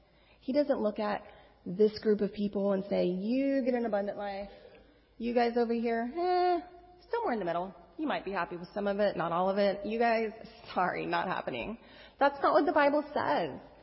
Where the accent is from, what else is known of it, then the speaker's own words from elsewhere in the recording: Texas, United States; I'm from Texas, and my family's out of state, and some of my friends that I grew up with are out of state